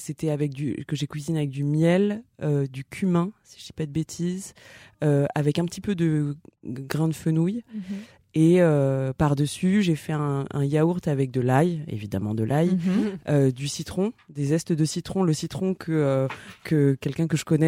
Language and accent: French; Ivry-sur-Seine, Île-de-France, France; born there; Ma mère, elle est à moitié viette et à moitié chinoise. Et mon père est à moitié chinois et à moitié laotien. Et ils se sont rencontrés à Paris. Et moi, je suis née à Ivry-sur-Seine.